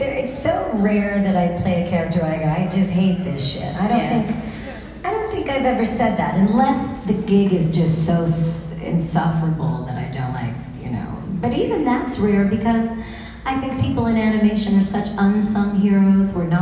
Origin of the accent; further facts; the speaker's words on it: Canada; But I come from Canada where we didn't have a lot of weed.